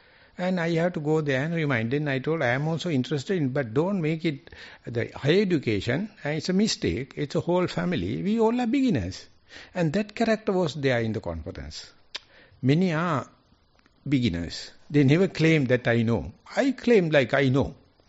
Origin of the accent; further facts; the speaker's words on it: Sri Lanka; English is a second language; And I feel I am very sorry. I am coming from Sri Lanka.